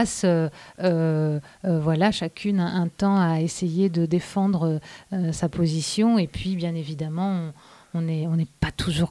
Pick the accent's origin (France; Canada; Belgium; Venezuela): France; Île-de-France; accent: Parisian; Mon accent parisien déçoit énormément.